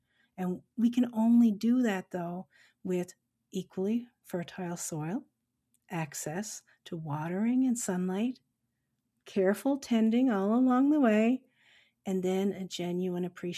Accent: Newfoundland and Labrador, Canada; now in Nova Scotia, Canada; a Newfoundlander and Labradorian who's now living in Nova Scotia.

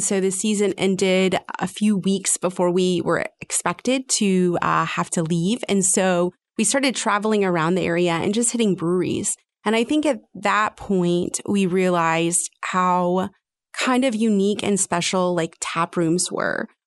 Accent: Arkansas, United States; also born or lived in Colorado / Illinois / Washington / Virginia; we had lived in so many places at that point, Colorado and, you know, Illinois, Washington, Virginia. I'm from Arkansas, Andy's from Iowa.

